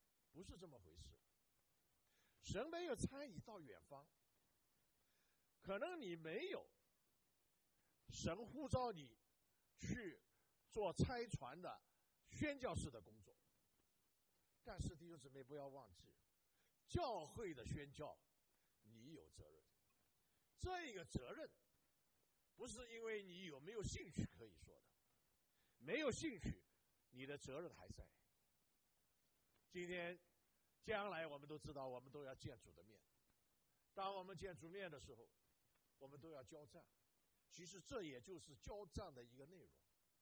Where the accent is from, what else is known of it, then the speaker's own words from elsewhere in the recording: China; 我们中国人有一句话，千里之行是于哪里啊？足下。